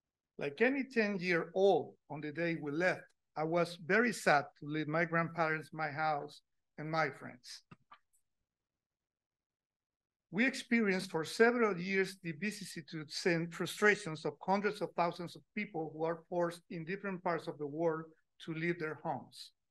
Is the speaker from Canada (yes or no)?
no; Nicaragua; I am from Nicaragua, and I am a cartoonist.